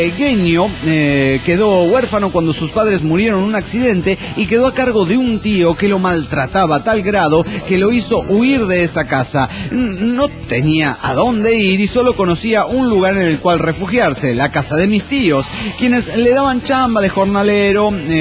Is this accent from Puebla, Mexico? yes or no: no; Querétaro, Mexico; de Querétaro, México.